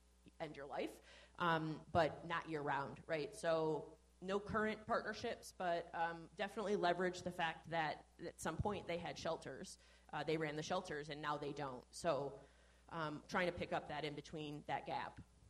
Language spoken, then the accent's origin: English; Worth, Illinois, United States; I am born and raised in Worth.